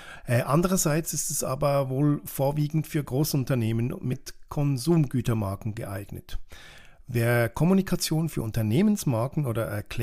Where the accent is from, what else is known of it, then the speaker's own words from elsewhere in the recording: Switzerland; Zuerst bei uns in der Schweiz